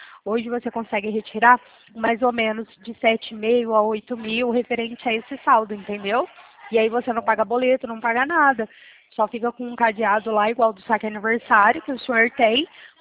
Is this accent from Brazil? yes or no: yes; Bebedouro, São Paulo, Brazil; Eu sou de Bebedouro, São Paulo.